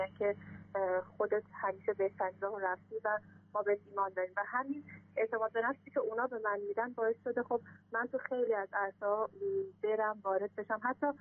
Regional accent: Semnan, Iran; از سمنان خدمتتون. متولد ایرانم و توی ایران به دنیا آمدم توی همون سمنان و اونجا بزرگ شدم و فعلا هم دانشجوی ترم آخر حقوق توی دانشجوی سمنان.

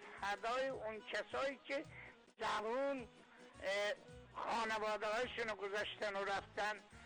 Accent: Meshginshahr, Ardabil Province, Iran; مشکین شهر

